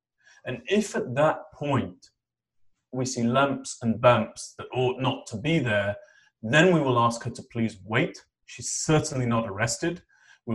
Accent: United Kingdom; I remember, Mark, growing up in the United Kingdom

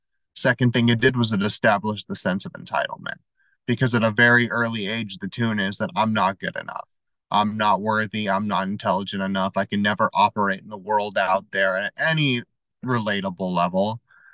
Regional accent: Los Angeles, California, United States; born there; I was born in Los Angeles, California, to two parents, and that's not what makes me an alcoholic.

